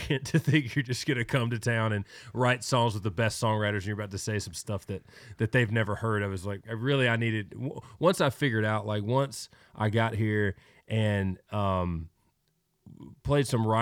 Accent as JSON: {"language": "English", "region": "Arkansas", "country": "United States", "tie": "born or raised there", "also_born_or_lived": "Bradenton, United States", "said": "I grew up on a cattle farm, and I'm from Arkansas. I was born there. My mom got remarried. We moved to Florida."}